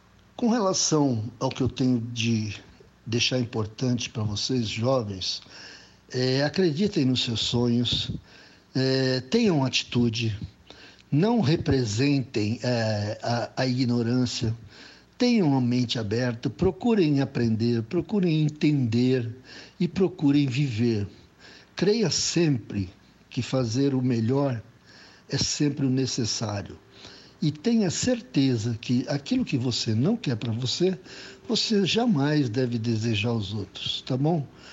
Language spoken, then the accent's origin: Portuguese; Santos, São Paulo, Brazil; Eu que sou de Santos, eu gosto muito de praia, né?